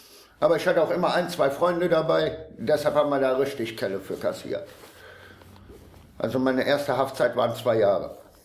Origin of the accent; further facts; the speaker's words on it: Düren, North Rhine-Westphalia, Germany; Also ich bin in Düren geboren, im März 81 und auch in Düren eigentlich aufgewachsen.